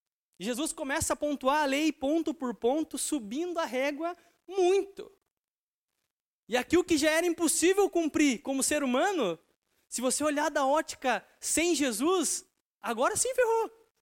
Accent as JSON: {"language": "Portuguese", "town": "Rio Branco", "region": "Acre", "country": "Brazil", "said": "E, bom, eu sou de Rio Branco, nunca tive costumes assim, tipo etiqueta."}